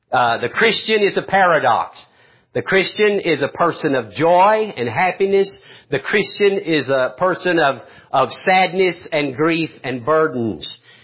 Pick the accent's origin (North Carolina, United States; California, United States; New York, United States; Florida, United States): North Carolina, United States; Winston-Salem; Not long ago, I was in Winston-Salem, my hometown, my home state of North Carolina.